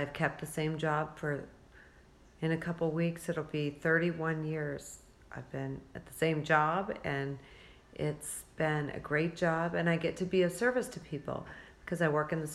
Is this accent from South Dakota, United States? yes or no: yes; Spearfish, South Dakota, United States; also born or lived in Wall; I grew up in South Dakota, and I spent, until I was in fourth grade, a little town called Wall, which had 1,000 people. And then my fourth grade year, we moved to Spearfish